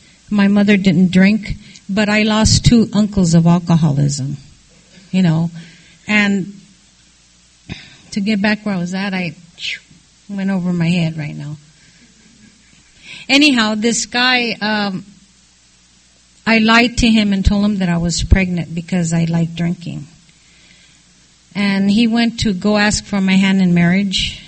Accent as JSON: {"language": "English", "town": "Los Angeles", "region": "California", "country": "United States", "tie": "born or raised there", "said": "I was born and raised in Los Angeles. I was raised with two older brothers."}